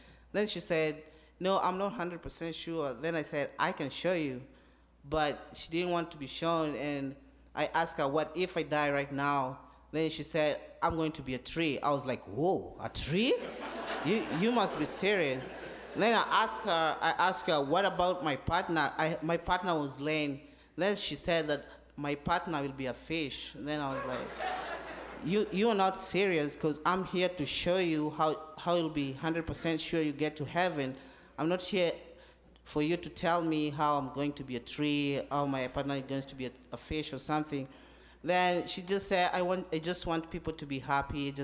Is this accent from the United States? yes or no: no; Kenya; from Kenya. This is my second year.